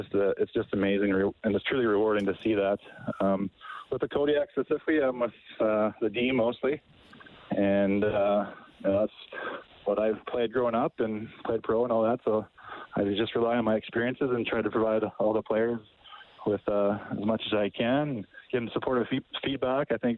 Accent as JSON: {"language": "English", "town": "Daysland", "region": "Alberta", "country": "Canada", "tie": "born or raised there", "said": "I'm grateful for growing up in Daysland for sure."}